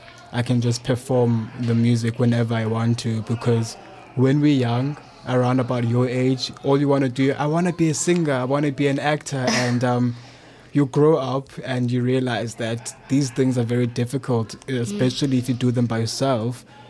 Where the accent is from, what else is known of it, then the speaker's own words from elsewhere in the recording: King William's Town, Eastern Cape, South Africa; born there; I was born in King Williamstown, and actually in Bishop, the capital city of the Eastern Cape. And I went to Bishop Primary School there.